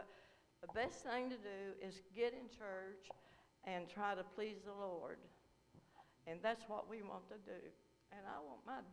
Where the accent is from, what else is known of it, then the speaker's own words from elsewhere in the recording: Jonesboro, Tennessee, United States; So I didn't get back to Tennessee. I was raised in Jonesboro all my life.